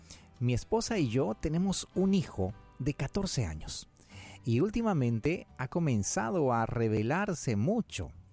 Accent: Ecuador; Soy de Ecuador.

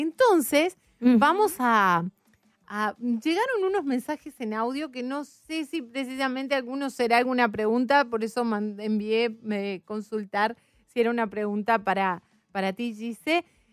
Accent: Resistencia, Chaco, Argentina; soy de Resistencia, Chaco, Argentina.

